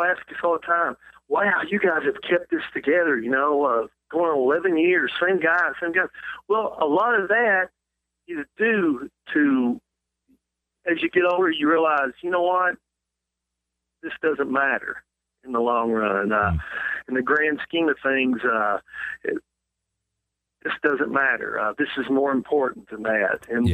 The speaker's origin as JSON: {"language": "English", "town": "Louisville", "region": "Kentucky", "country": "United States", "tie": "born or raised there", "also_born_or_lived": "Panama City, Florida", "moved": "yes", "lives_now": "Pigeon Forge, United States", "said": "I was born in Panama City, Florida. My dad was stationed at Tyndall Air Force Base, and I lived there till I was four. Then we moved to Louisville, Kentucky, and I stayed there up until about 16 years ago, and then I moved to Pigeon Forge"}